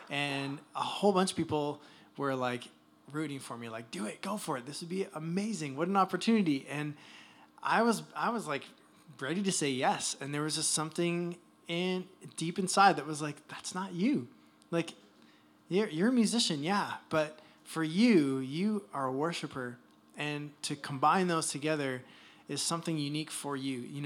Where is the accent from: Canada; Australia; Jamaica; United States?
Canada; Toronto, Ontario; I grew up in Canada, in Toronto.